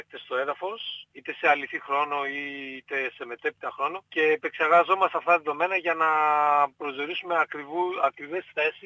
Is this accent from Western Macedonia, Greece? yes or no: yes; Kozani, Western Macedonia, Greece; born there; και η μητέρα μου από το Βελβετό Κοζάνη. Εγώ γεννήθηκα στην Κοζάνη το 1975, Μακεδονία.